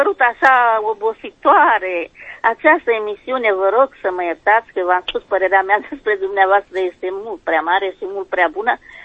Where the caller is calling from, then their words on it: Dâmbovița, Romania; din Dâmbovița.